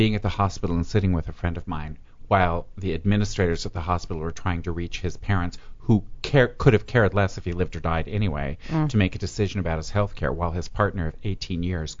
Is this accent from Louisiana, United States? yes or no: no; West Hollywood, California, United States; I always figure they know I'm from West Hollywood.